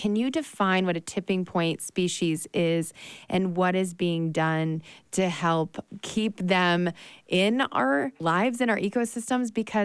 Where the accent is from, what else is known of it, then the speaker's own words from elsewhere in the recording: Michigan, United States; because I grew up in Michigan, and I remember going up north and talking about these very unique and interesting, beautiful birds